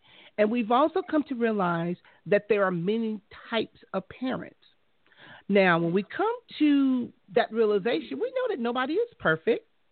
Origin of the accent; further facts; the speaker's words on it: Compton, California, United States; what I learned in my childhood growing up in Compton